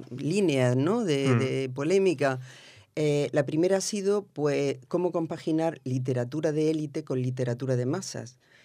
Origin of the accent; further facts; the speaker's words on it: Almería, Andalusia, Spain; yo soy muy bruta porque soy de Almería y hablo así.